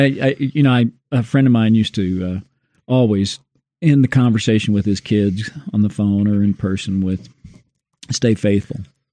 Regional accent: Illinois, United States; moved away; When I moved out here from Illinois in 1982, I was amazed when we visited to see people working like construction jobs on a Saturday, because where I grew up in Southern Illinois, at that time, if I'm not mistaken, the unemployment rate hit at sometimes 18%

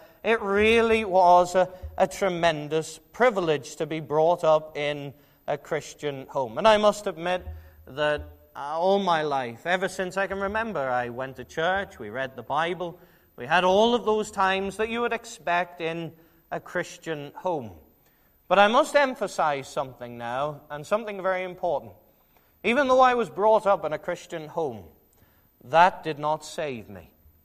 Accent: England, United Kingdom; In fact, I'm not from Ulster at all. I'm from England

